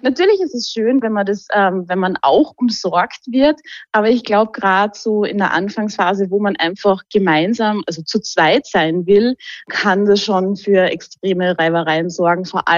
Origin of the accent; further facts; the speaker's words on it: Graz, Styria, Austria; und ich komme aus Graz.